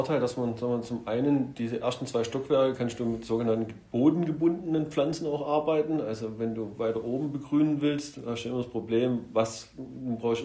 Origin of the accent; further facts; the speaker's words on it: South Italy, Italy; ich habe meine Kindheit viel in Italien, im südlichen Italien verbracht